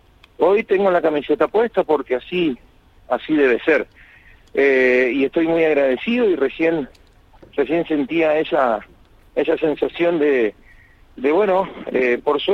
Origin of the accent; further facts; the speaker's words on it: Northeast Argentina, Argentina; quedarme en mi tierra a organizar las asociaciones civiles, a recorrer Corrientes, Misiones, Chaco y Formosa, que vos sabés que es mi región